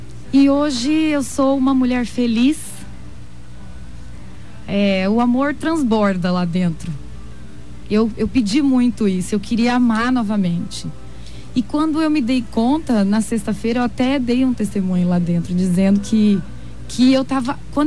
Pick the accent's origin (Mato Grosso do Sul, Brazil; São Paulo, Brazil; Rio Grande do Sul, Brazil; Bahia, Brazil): Mato Grosso do Sul, Brazil; Dourados; Sou de Dourados.